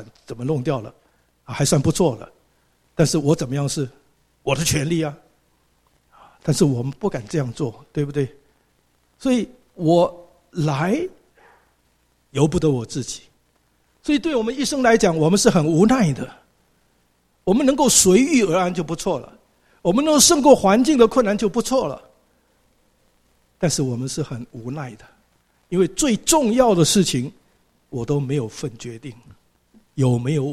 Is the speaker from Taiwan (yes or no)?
yes; Taiwan; 我在台湾长大，台湾是民国政府，中华民国政府